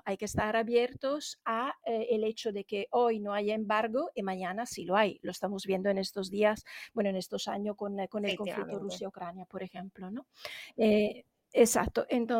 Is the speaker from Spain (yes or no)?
no; Italy; Spanish is a second language; Yo soy italiana y soy bilingüe francesa.